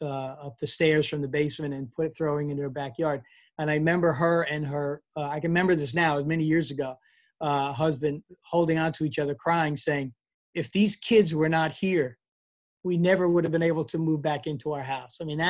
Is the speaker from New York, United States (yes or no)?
yes; Hicksville, New York, United States; So I grew up as a New Yorker. I grew up in Long Island, a place called Hicksville, New York, on Long Island.